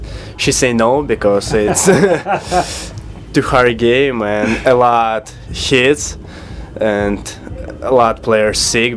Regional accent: Belarus; English is a second language; now in United States

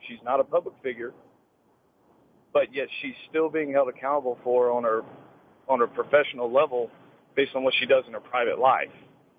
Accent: Texas, United States; my wife, we're both from Texas, we grew up in an age where, like, no kidding, you would be able to show up in high school.

